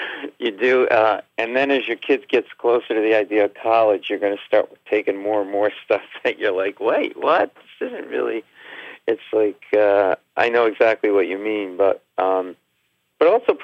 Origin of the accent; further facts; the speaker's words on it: Rhode Island, United States; You know, my parents had a furniture store. We're Italian. I grew up in Rhode Island in New England.